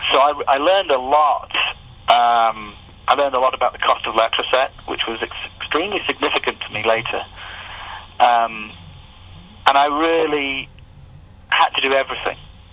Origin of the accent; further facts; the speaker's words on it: England, United Kingdom; I'm the unsung hero of the British invasion because a lot of people don't know I'm British.